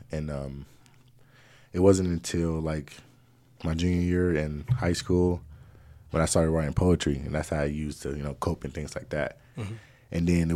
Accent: Atlanta, Georgia, United States; moved away as an adult; now in Colorado, United States; I'm really from Atlanta, Georgia.

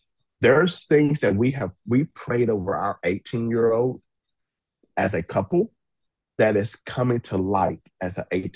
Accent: Texas, United States; now in Austin, United States; leaving my hometown, moving from Northeast Texas, where of course we served together, moving here to Austin

